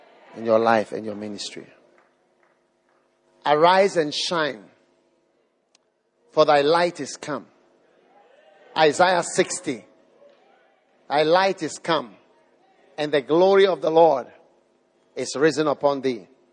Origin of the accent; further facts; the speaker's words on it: Switzerland; English is a second language; I want to invite you all to visit Switzerland, my home country.